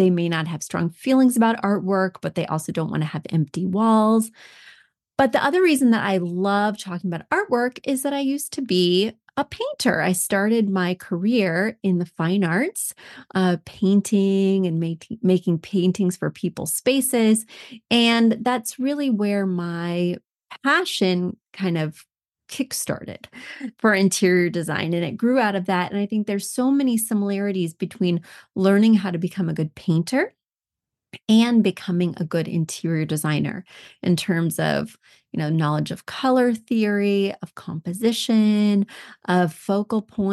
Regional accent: Missouri, United States; The other day I was visiting my home state of Missouri and chatting with people.

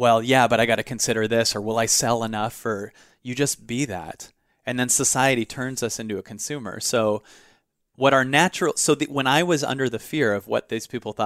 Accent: Seattle, Washington, United States; In Seattle. I grew up in Seattle.

